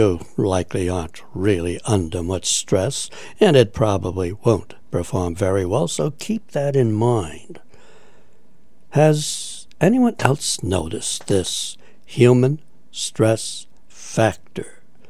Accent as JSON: {"language": "English", "town": "Washington", "region": "District of Columbia", "country": "United States", "tie": "born or raised there", "said": "I grew up in Washington, D.C."}